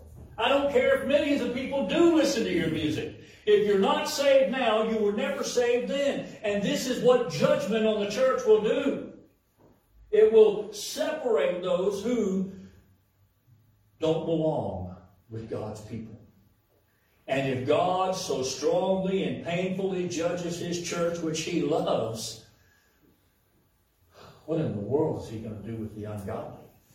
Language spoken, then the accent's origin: English; United States; Now, I'm an American. I have a right to vote.